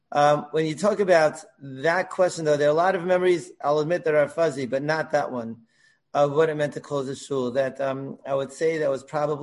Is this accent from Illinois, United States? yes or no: no; Brooklyn, New York, United States; When I grew up, I grew up in Borough Park.